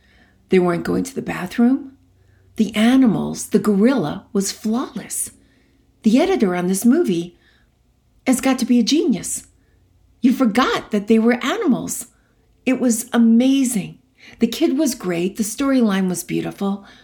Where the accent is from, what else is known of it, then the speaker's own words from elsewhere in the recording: New York, United States; I'm from New York. I can't say anything correctly.